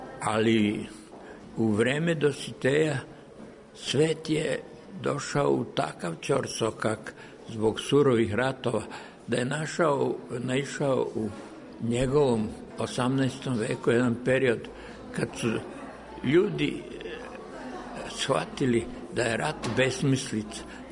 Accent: Mokrin, Vojvodina, Serbia; To je za mene zemljačka nagrada, ja sam iz Banata. Moje selo Mokrin je pripadalo

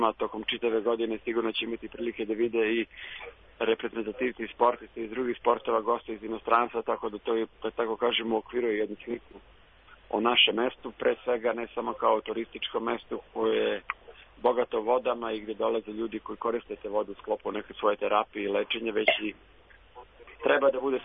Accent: Vrnjačka Banja, Šumadija and Western Serbia, Serbia; also born or lived in Belgrade, Serbia; ja sam kao prvo iz Vrnjačke Banje, koje je malo mesto, živao sam skoro 10 godina u Beogradu

